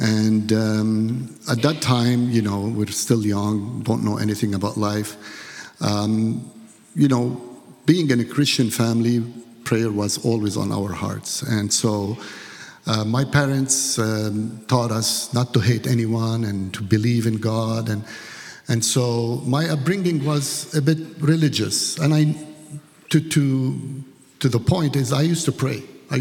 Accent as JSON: {"language": "English", "country": "Lebanon", "said": "I'm Lebanese. So I was born in Lebanon in a Christian family."}